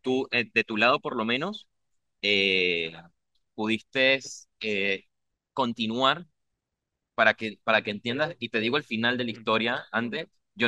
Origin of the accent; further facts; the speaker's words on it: Venezuela; Yo soy venezolano, ¿vale? Como ya lo habrán notado por mi acento.